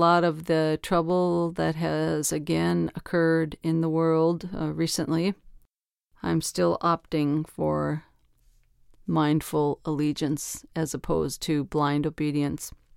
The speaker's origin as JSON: {"language": "English", "country": "United States", "said": "Nationalism is not very exciting for me, although I'm sure I'm very American in that attitude."}